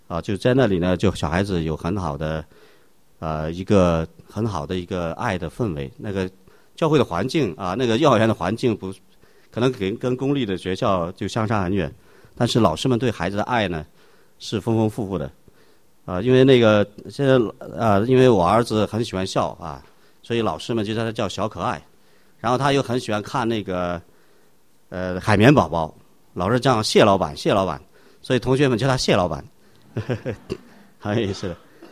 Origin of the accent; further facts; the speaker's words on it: Ningxia, China; also born or lived in Hunan / Urumqi; 我原来是从小在宁夏长大虽然是湖南人，但是爸爸妈妈支边去宁夏，是在宁夏长大，有很多回族的朋友